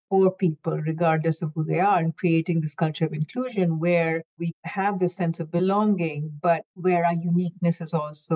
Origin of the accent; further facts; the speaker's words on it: India; I grew up in India, and growing up in India, pretty much everyone looked like me in terms of skin tone, etc. Variations, but, you know, I was part of the majority, and I belonged to the majority religion.